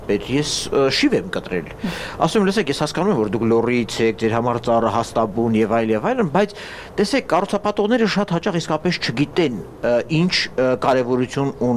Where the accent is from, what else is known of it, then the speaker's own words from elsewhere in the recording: Yerevan, Armenia; նաեւ որպես երևանցի